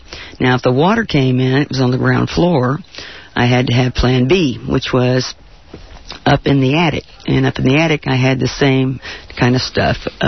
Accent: Gulfport, Mississippi, United States; You know, I grew up in Gulfport, Mississippi, so everybody had an axe or a hatchet in their attic.

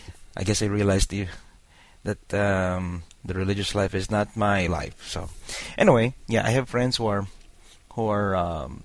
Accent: New Orleans, Louisiana, United States; See, I'm from New Orleans.

